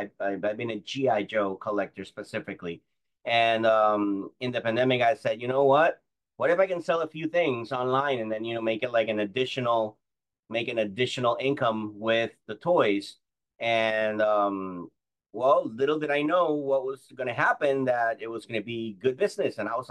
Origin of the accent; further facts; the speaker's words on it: Panama; English is a second language; So I am from Panama, Central America. I live in Panama. I'm down here. It's a challenge, to say the least. I'm from down here.